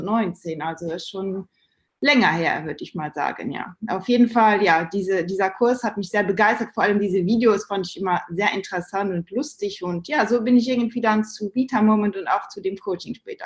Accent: Luxembourg; now in Germany; dann bin ich umgezogen von Luxemburg nach Deutschland und habe einen Cut gemacht. Also ich bin Luxemburgerin ursprünglich

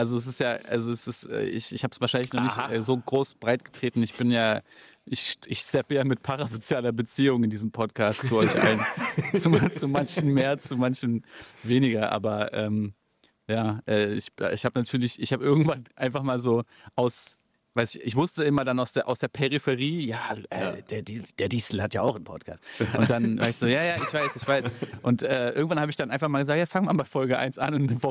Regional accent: Berlin, Germany; Also ich komme ja aus Südberlin, ich bin ja gebürtiger Lankwitzer.

